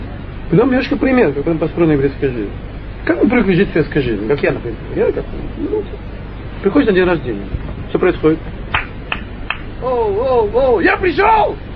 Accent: Russia; Мы выросли в России 70 лет.

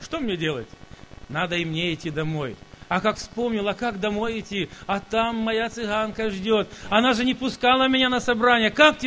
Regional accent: Ukraine; now in Germany; А мы украинцы, я не знаю, у меня отец с Беларуси, а мать украинка, а я теперь немец.

